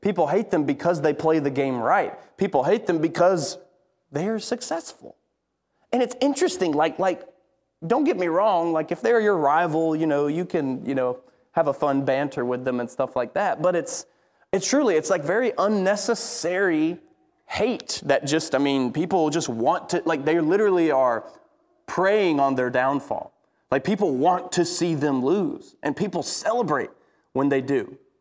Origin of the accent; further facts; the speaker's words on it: Alabama, United States; But I grew up in Alabama, so it's the Crimson Tide or the Auburn Tigers. You know, that's who people go for in the state I'm from.